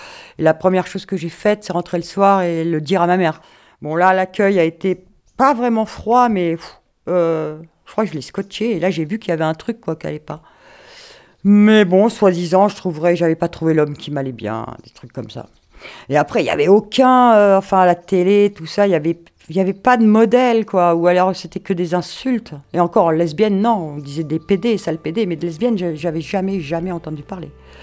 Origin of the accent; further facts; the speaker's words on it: Paris, Île-de-France, France; Moi, je suis née à Paris, j'ai grandi à Paris. Dans les années 85, je suis arrivée dans le Tarn